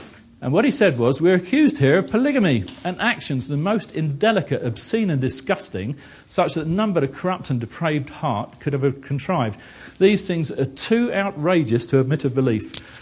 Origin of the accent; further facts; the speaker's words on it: England, United Kingdom; I raise this because I'm from England